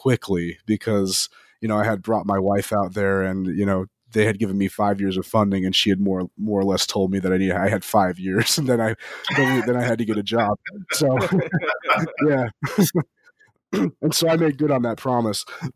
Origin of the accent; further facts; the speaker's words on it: Las Vegas, Nevada, United States; I'll be very honest, I'm from Las Vegas, Nevada, and the idea of traveling to South Carolina to pursue a doctoral degree, there was no innate prejudice I had.